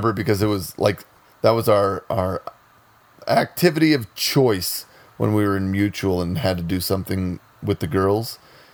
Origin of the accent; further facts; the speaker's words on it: Missouri, United States; I'm from Missouri.